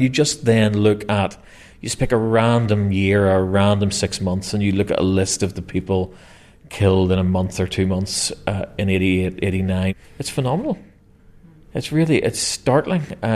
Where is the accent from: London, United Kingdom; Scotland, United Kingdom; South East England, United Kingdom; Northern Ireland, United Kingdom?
Northern Ireland, United Kingdom; Belfast; I grew up in Ballysillan, so this is the local park. This is a park we went to as children.